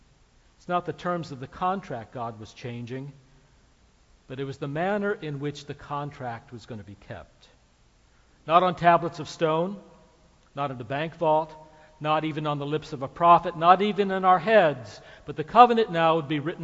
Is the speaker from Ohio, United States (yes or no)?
yes; Ohio, United States; Now, this may be because I grew up in Ohio, or it could be an idiosyncrasy of those times